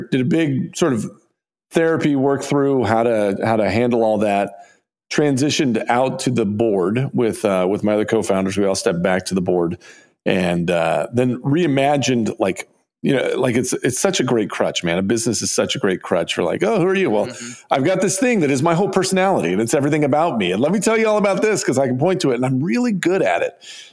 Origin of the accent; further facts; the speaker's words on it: Hamilton, Missouri, United States; building a quilt company that's in my hometown of Hamilton, Missouri, population about 1,500, and we employ about 400 people here.